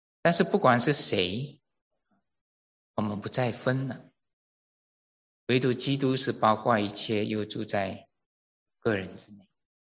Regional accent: East Malaysia, Malaysia; 但是大家里头都是知道说我们都是东马来的。

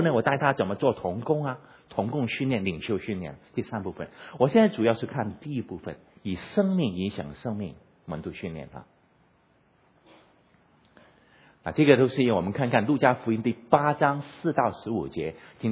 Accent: China; 现在现在福音来到我们中国人时代，今天能够成为一个中国人的基督徒啊，是特别蒙恩的。

